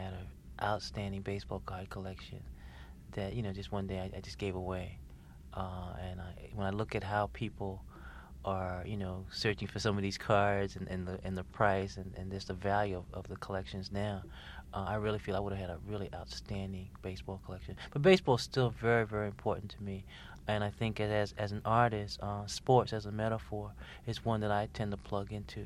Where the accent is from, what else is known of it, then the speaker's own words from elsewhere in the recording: Bronx, New York, United States; Yeah, I was, a diehard New York Yankee fan before Steinbrenner purchased the club.